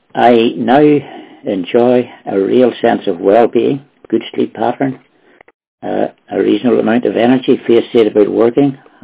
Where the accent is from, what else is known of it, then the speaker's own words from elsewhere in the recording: Northern Ireland, United Kingdom; I'm from Northern Ireland.